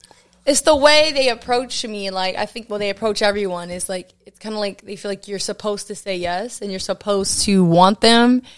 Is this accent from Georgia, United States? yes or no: no; New York, United States; I don't hike though. I'm from New York. I don't do that.